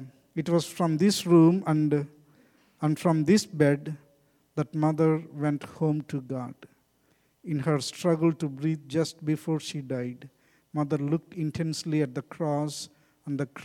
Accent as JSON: {"language": "English", "country": "India", "said": "Maybe because I'm from India."}